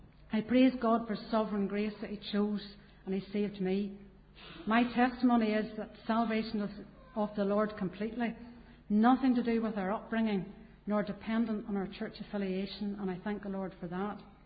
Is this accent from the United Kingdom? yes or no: yes; Coleraine, Northern Ireland, United Kingdom; also born or lived in Vera / Garva / Ballymena / Limavady; I was born in Coleraine on the 13th of July 1960, the youngest of three, an older brother and older sister. My dad was on the police, so we moved around quite a bit in early childhood, living in Coleraine, Vera, Garva, Ballymena and Limavady.